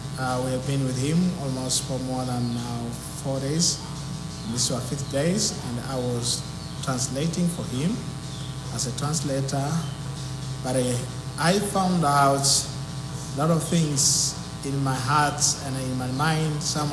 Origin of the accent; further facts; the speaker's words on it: Mauritius; I'm from Mauritius.